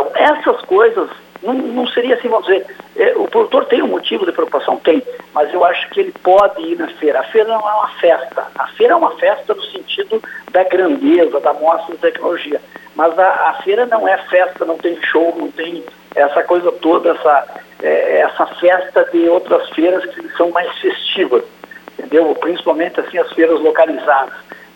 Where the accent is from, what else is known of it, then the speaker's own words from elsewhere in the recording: São Luiz Gonzaga, Rio Grande do Sul, Brazil; Olha, eu sou oriundo de São Luís Gonzaga, tá?